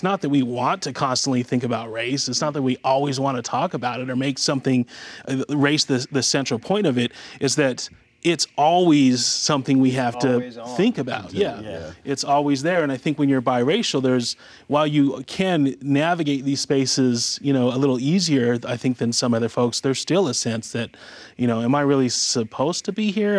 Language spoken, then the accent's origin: English; Utah, United States; And growing up in Utah, most spaces I'm in, it is not uncommon for me to be